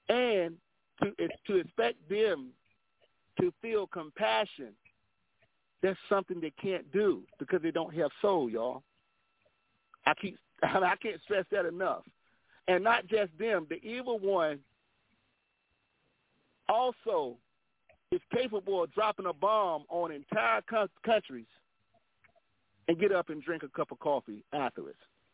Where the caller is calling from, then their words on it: Nashville, Tennessee, United States; How y'all doing tonight? I'm calling from Nashville.